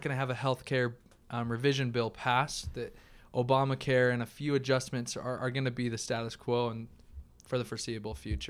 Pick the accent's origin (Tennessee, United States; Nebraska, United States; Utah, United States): Utah, United States; St. George; now in Logan, United States; I grew up in St. George. I like my heat.